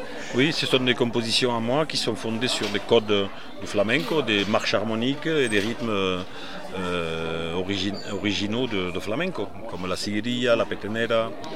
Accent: Toulouse, Occitanie, France; now in Corbières, France; Moi, je suis toulousain, mais je vis dans les Corbières.

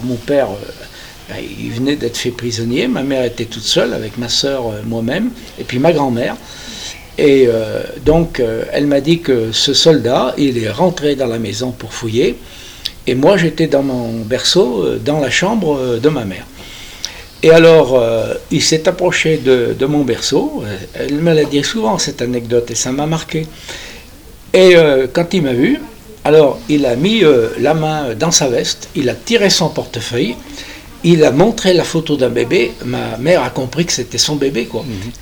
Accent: Bourg-en-Bresse, Auvergne-Rhône-Alpes, France; born there; Je suis né à Bourg-en-Bresse.

